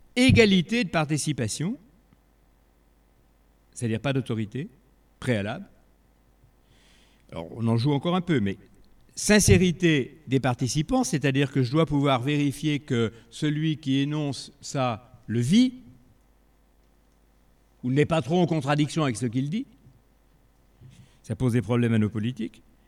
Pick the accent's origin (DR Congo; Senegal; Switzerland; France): France; Lyon, Auvergne-Rhône-Alpes; Je suis vieux, mais je ne dirais pas « cette pièce est réservée aux vieux ». Je suis lyonnais